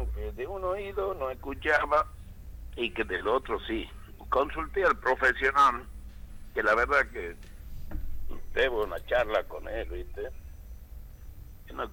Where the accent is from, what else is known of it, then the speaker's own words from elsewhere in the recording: Tartagal, Salta, Argentina; Bueno, realmente nosotros somos de Tartagal, Salta.